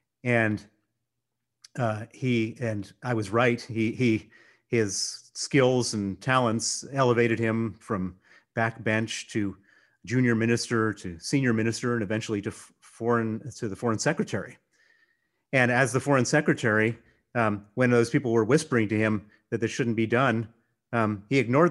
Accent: United States; accent: American; moved away as an adult; now in United Kingdom; And although you hear an American accent coming from me, I've been living here for 30 years. I'm a British citizen.

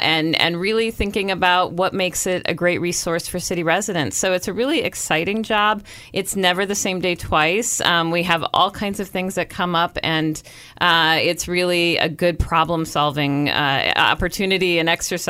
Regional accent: Illinois, United States; now in Baltimore, United States; Oh, I'm from Illinois originally.

